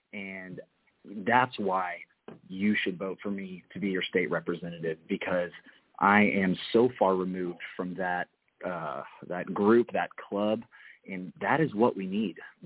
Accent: Dallas, Texas, United States; Well, I was born in Dallas. I'm a Texas native, born and raised.

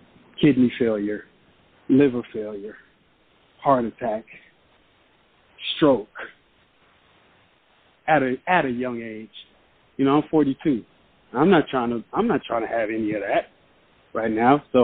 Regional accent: California, United States; now in Arizona, United States; Because I'm from California, so, and I live in Arizona, so, you know, just seeing, you know, being able to be around, you know, ocean, getting that ocean breeze

